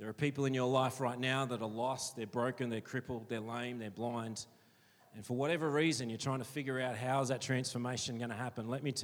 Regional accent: Wagga Wagga, New South Wales, Australia; because I'm from Wagga and I like meat and three veg.

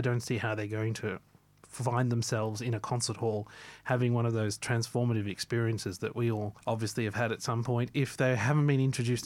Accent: Queensland, Australia; I'm fortunate I grew up in Queensland

